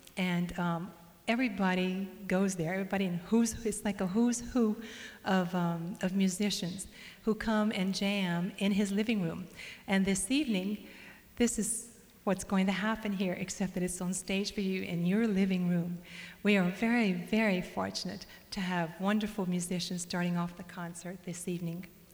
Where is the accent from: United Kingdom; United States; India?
United States; Lafayette, Louisiana; as he said, and I'm from Lafayette, Louisiana. And I grew up speaking French, and I've been teaching French for about 24 years now. I grew up speaking Cajun French